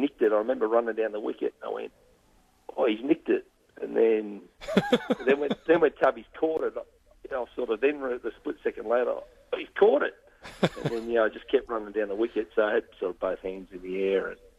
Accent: Newcastle, New South Wales, Australia; I grew up in Newcastle, New South Wales, a couple of hours north

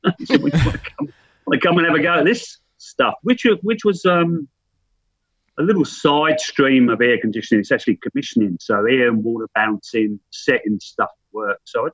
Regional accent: London, United Kingdom; now in Australia; No. I'm a Londoner.

